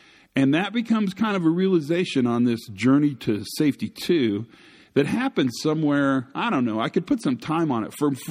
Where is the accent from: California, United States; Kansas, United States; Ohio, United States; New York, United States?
Kansas, United States; And I know I'm from Western Kansas. I grew up in Kansas, which was a great place to grow up. I got no complaints.